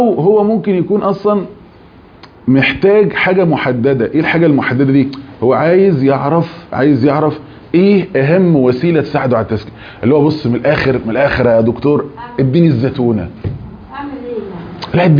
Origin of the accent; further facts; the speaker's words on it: Egypt; زي مثلا احنا كمصريين كده شلفطنا معظم الكلام العربي،